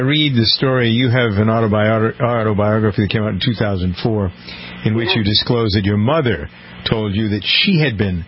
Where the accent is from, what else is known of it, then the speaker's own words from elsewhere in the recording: Massachusetts, United States; also born or lived in Ohio; I'm from Massachusetts, but I went to Heidelberg University up in Tiffin